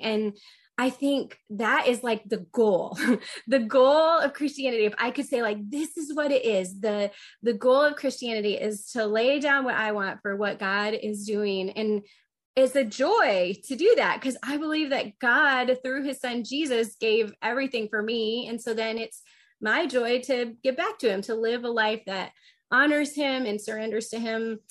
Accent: Indiana, United States; I grew up in Northern Indiana, so I'm a huge Notre Dame fan.

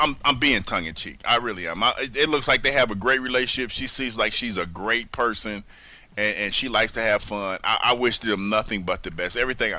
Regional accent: Midwest, United States; for me, Philadelphia was a great fit because I was from the Midwest. And it had a Midwestern feel to me.

